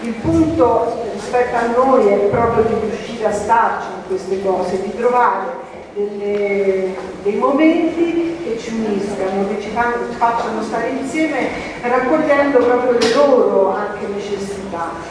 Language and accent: Italian; Rome, Lazio, Italy; Io sono di Roma